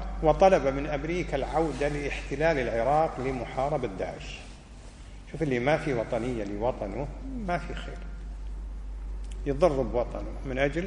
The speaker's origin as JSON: {"language": "Arabic", "country": "Kuwait", "said": "إذا كان عندنا في الكويت واحد من هذيل اللي مسوي نفسه مع القاعدة"}